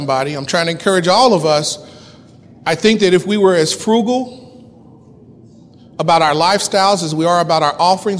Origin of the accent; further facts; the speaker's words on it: Wellston, United States; I grew up in Wellston, and I can go back to Wellston.